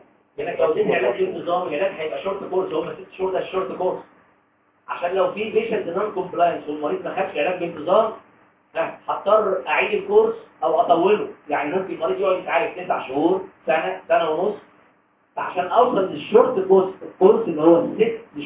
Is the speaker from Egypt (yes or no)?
yes; Egypt; ممكن تكون دي وظيفته هنا عندنا في مصر